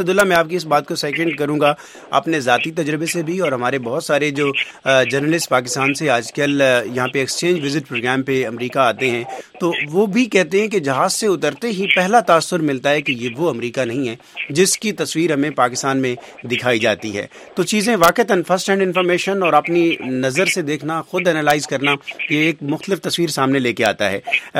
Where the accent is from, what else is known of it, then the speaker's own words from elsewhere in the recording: Islamabad, Islamabad Capital Territory, Pakistan; میں خود اسلام آباد سے ہوں